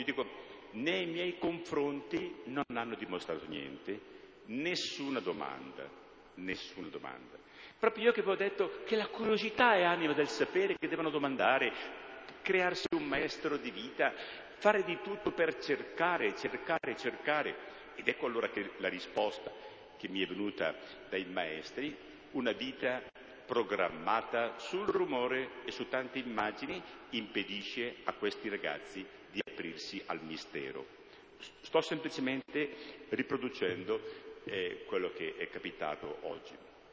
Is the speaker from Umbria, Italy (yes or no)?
no; Lombardy, Italy; E siccome i bergamaschi a quei tempi bestemmiavano molto, io pregavo molto, proprio per riparare a queste bestemmie.